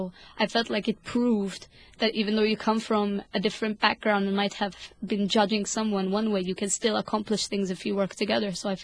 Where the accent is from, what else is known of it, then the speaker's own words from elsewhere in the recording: Malta; I am from Malta, so I'm kind of a neutral bystander